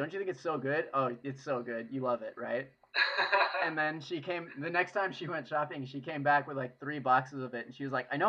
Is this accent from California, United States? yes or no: yes; Santa Cruz, California, United States; Well, see, growing up in Santa Cruz, though, I had this weird realization maybe like halfway through where I was coming home drunk.